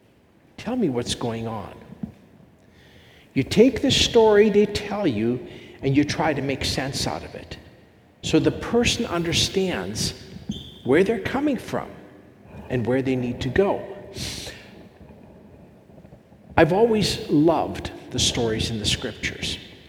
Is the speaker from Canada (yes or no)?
yes; Calgary, Alberta, Canada; I was born and raised in Calgary